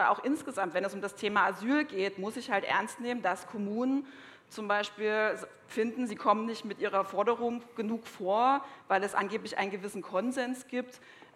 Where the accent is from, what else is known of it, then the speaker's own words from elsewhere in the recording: Saxony, Germany; Ich bin Regionaljournalistin seit 2 Jahren. Ich komme aus Sachsen. Ich komme selber aus einem kleinen Dorf.